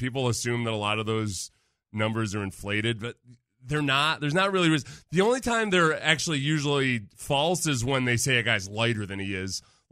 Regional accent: Jacksonville, Florida, United States; I came from Jacksonville, so I'm like, oh, Jacksonville's really humid.

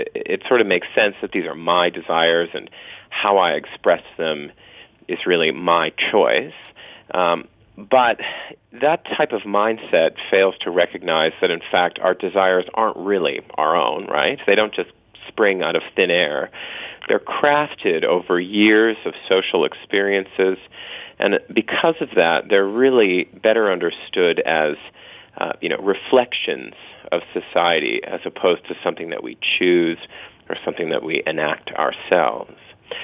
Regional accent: Canada; now in Australia; Well, maybe 7 years ago now, I moved from Canada, where I grew up, to Australia, where I live now.

